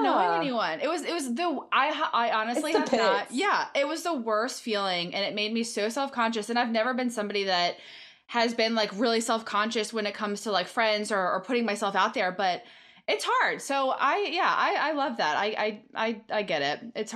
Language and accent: English; Maryland, United States; I grew up in Maryland and I went to a private school, kindergarten through 8th grade.